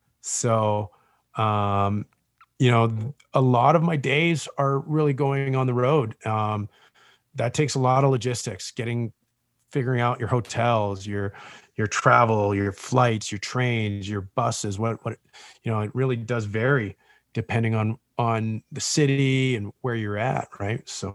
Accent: Canada; also born or lived in Toronto; Born in Toronto, but I moved to a pretty small city on the West Coast, near the West Coast of Canada.

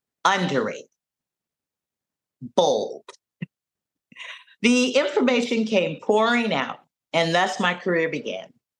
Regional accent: San Francisco, California, United States; my early years growing up in San Francisco, California.

